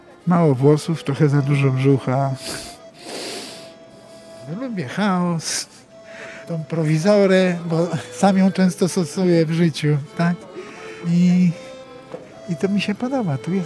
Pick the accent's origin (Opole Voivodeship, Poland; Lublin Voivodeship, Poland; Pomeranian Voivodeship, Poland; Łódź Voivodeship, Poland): Lublin Voivodeship, Poland; Lublin; Dlatego nie mówię, że jestem lublinianinem, tylko jestem lublinerem.